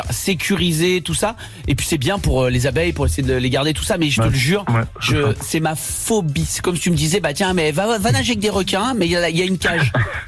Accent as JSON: {"language": "French", "town": "Vals-les-Bains", "region": "Auvergne-Rhône-Alpes", "country": "France", "said": "En Ardèche, chez moi, à Vals-les-Bains, le séquoia, il a 200 ans."}